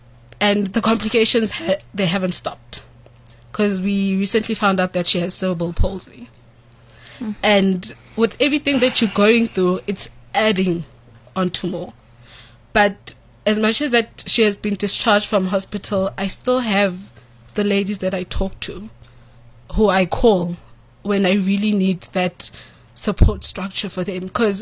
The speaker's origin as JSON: {"language": "English", "town": "Orange Farm", "region": "Gauteng", "country": "South Africa", "said": "Because I'm from Orange Farm."}